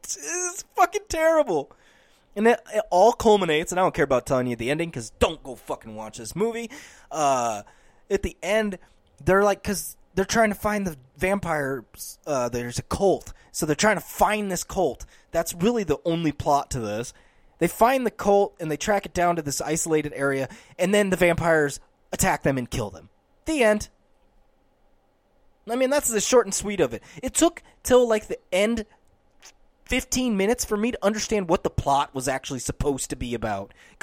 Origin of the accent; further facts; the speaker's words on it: Midwest, United States; No, because we're from Middle America.